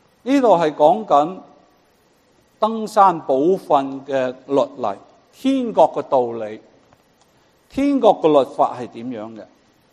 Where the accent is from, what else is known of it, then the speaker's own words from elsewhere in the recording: China; 就好像我们中国人一样，我哋明白太同大係爭乜嘢？